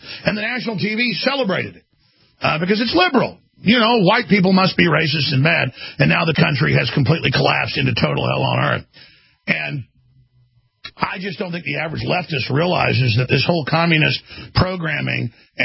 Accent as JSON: {"language": "English", "region": "Wales", "country": "United Kingdom", "said": "I'm not bashing Brits, I'm Welsh."}